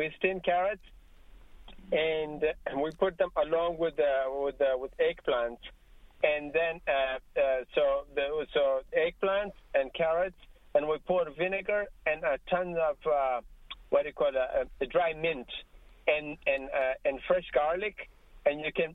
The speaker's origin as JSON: {"language": "English", "country": "Afghanistan", "said": "I'm from Afghanistan"}